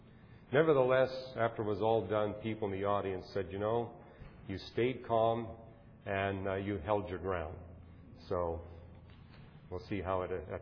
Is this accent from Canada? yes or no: yes; Canada; now in United States; I grew up in Canada